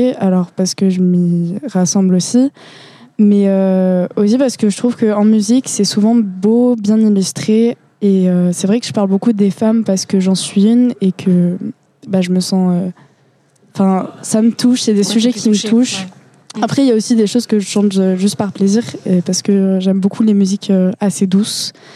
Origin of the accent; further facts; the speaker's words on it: France; Et que comme on est français, et on comprend les paroles